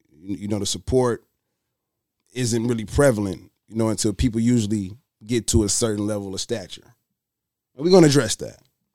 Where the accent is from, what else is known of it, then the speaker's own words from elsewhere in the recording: Detroit, Michigan, United States; You know, I'm from Detroit. I'm from the real Detroit. Like, I went to Detroit Public Schools. You know, I rode the D-Dot bus, A Coney Island.